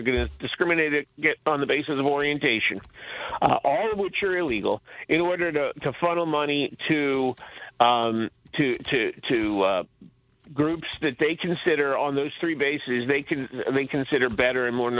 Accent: Appalachia, United States; I grew up in Appalachia, in the northern Appalachia. It goes all the way up into Pennsylvania.

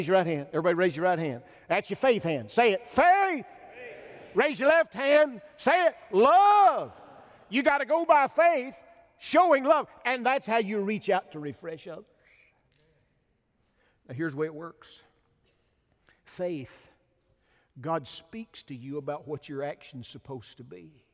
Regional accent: Pisgah, United States; drove to my hometown in Pisgah, 370 miles

